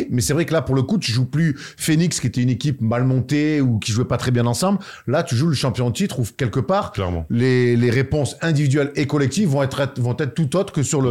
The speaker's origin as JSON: {"language": "French", "country": "France", "said": "on est français."}